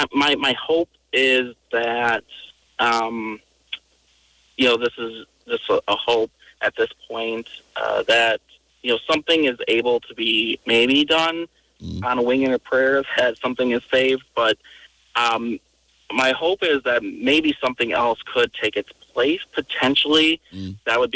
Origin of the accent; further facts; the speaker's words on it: Richland Center, Wisconsin, United States; As you mentioned, it was being someone born and raised in Richland Center myself, I went to the campus.